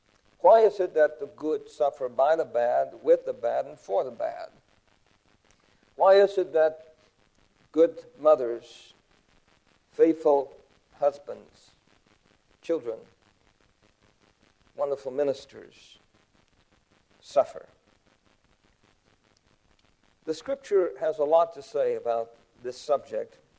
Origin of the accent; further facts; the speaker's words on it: New York City, New York, United States; I grew up in New York City, and I used to go to the Twin Towers.